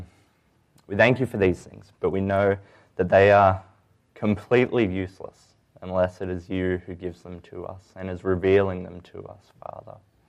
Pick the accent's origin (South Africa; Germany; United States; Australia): Australia; now in Canada; I'm an intern here, and I'm from Australia. We've been over here in Canada for about 10 months with my wife, Abby.